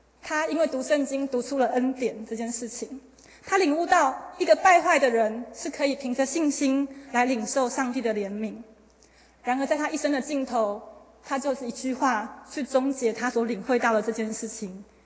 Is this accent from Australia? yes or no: no; Taiwan; 可能因为我从台湾来，又从台湾的都市到那个地方，所以我觉得有些不自在